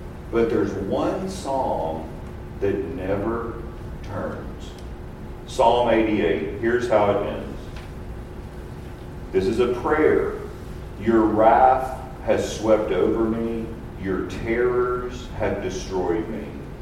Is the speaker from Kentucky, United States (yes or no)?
yes; Kentucky, United States; primarily Kentucky basketball because I'm from Kentucky.